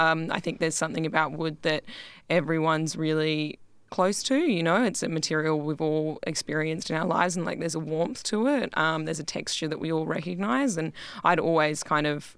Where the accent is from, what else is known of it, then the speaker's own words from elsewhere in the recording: Perth, Western Australia, Australia; I'm from Perth and my family's based here and I've got heaps of friends here